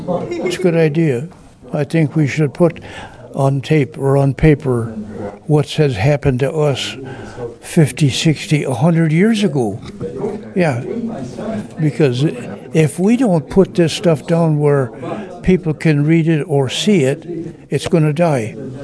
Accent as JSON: {"language": "English", "town": "St. Paul", "region": "Minnesota", "country": "United States", "tie": "born or raised there", "said": "I was born and raised in St. Paul on the east side by Lake Phelan. Grew up there, went to high school there, and then the war broke out."}